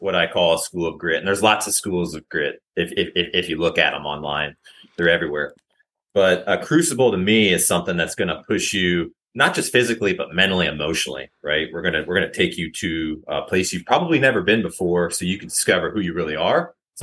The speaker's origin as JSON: {"language": "English", "region": "Indiana", "country": "United States", "tie": "born or raised there", "said": "born and raised in Indiana, oldest of four."}